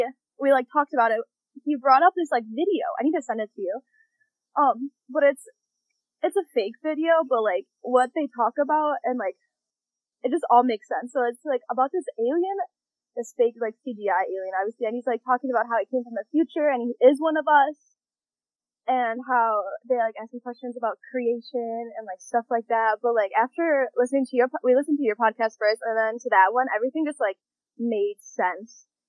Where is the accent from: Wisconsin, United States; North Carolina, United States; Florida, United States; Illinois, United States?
Illinois, United States; Chicago; I am originally from Chicago, but I obviously went to college with Kelsey in Vegas. And then once I graduated, I moved back to Chicago